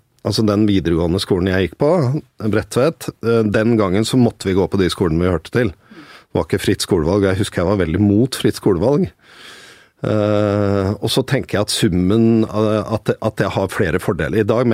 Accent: Oslo, Norway; 500 meter fra der jeg vokste opp, men den delen Høybråten var liksom et gammelt sånn villastrøk, arbeidestrøk, veldig mye jernbanefolk som bodde

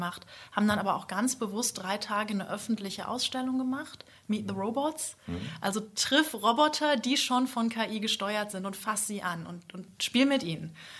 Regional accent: Essen, North Rhine-Westphalia, Germany; Ruhrgebietskind.

